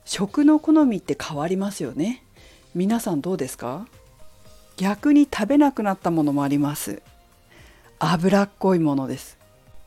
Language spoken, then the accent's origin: Japanese; Fukushima, Japan; 私は、ね、福島出身なので、まあ、同じ東北ということで結構思いもあるんですよ。